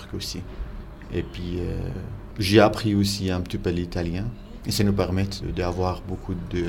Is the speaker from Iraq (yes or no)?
yes; Iraq; French is a second language; now in France; En fait, chez moi, en Irak, la ville où j'ai né, c'était une ville de 1 500 000 habitants.